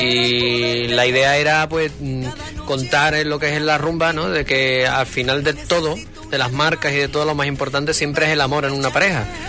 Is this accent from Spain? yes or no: yes; Huelva, Andalusia, Spain; Nosotros, aparte de querer dejar marcado en el disco de que somos de Huelva y dedicarle este tema